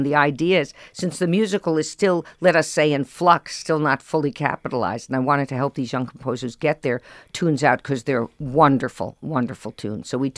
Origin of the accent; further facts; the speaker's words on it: Scarsdale, New York, United States; Well, I'm not from Brooklyn. I'm from Scarsdale, and also I'm classically trained.